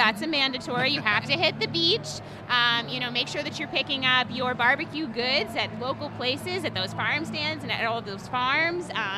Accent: Greenport, New York, United States; I grew up down in Greenport, and my family had Claudio's restaurant

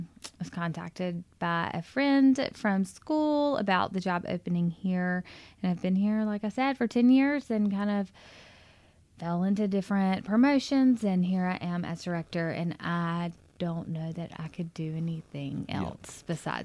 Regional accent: Tupelo, Mississippi, United States; I was moving from Tupelo, my hometown, which is just 45 miles to the east.

